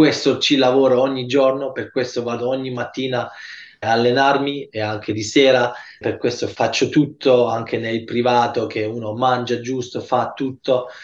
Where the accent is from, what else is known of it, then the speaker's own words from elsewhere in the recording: Germany; Con mamma e papà parlo pure italiano, con mia figlia parlo solo italiano, quindi ho detto sempre: sono tanto tanto contento che sono nato in Germania, perché mi ha dato tanto, ho fatto qua la scuola